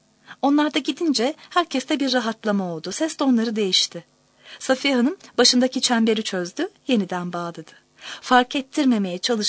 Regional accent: Amasya, Turkey; Doğum tarihim herhalde 1931. 67 yaşındayım. Amasya'da doğdum. Amasya'nın yerlisiyim. Babam Saraç'tı. Annem ev hanımıydı. Annem tabii Ermeniydi.

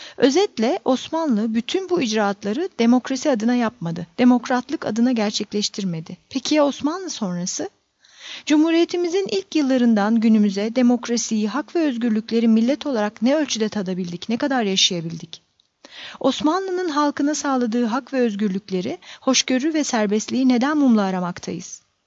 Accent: Pazar, Rize, Turkey; Pazarlıyım, Rize'nin bir ilçesi. Ama dünyaya geldiğim yeri ben seçmedim.

